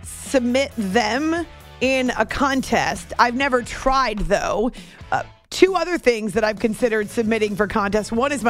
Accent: Concord, New Hampshire, United States; going back to the days when I was growing up in Concord, New Hampshire.

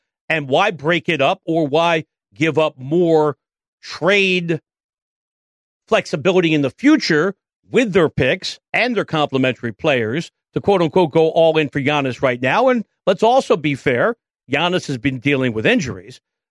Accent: United States; accent: East Coast; And look, I've tried to mask my East Coast accent. I grew up a Knicks fan. I used to go to MSG when you could actually pay for tickets.

